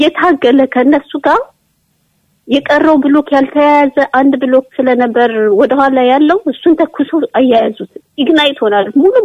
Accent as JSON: {"language": "Amharic", "town": "Gondar", "region": "Amhara", "country": "Ethiopia", "tie": "born or raised there", "said": "እኔ ያው ጎንደር ተወልጄ ያደኩበት ነው። ቤተሰቦቼም ጓደኞች ዘመዶች ሁሉም የሚኖሩበት ነው።"}